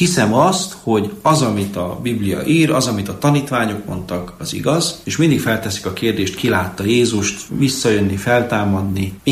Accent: Camăr, Sălaj, Romania

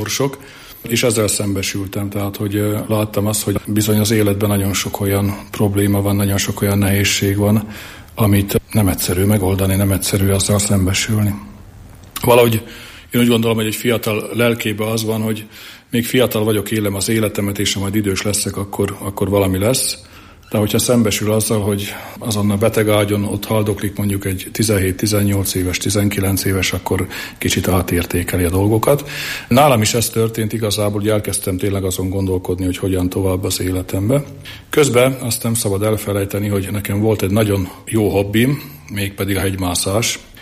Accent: Nitra, Nitra Region, Slovakia; born or raised there

